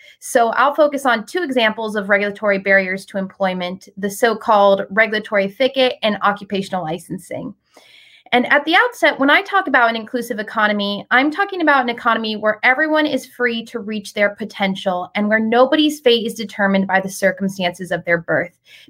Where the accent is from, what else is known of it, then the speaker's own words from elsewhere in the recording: Palm Desert, California, United States; a bird sanctuary in my hometown of Palm Desert.